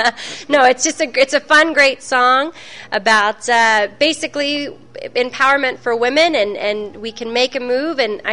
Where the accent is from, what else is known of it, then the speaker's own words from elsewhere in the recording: the South, United States; Born and raised in the South, you grow up with Dale Earnhardt, Richard Petty, the legends, and loved it.